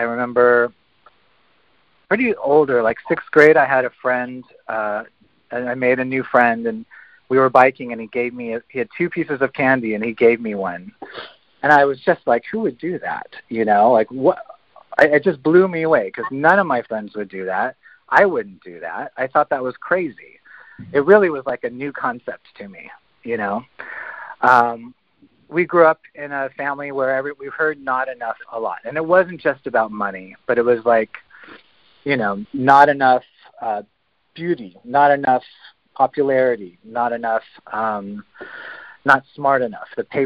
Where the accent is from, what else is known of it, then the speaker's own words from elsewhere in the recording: Los Angeles, California, United States; and I'm from Los Angeles.